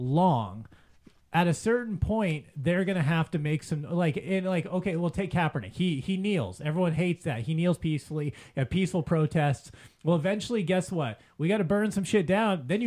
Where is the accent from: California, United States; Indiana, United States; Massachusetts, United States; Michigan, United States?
California, United States; Los Angeles; Like I grew up in South Central LA, man. I lived through the LA riots. You know, like my neighborhood was on fire when I was a kid in the LA.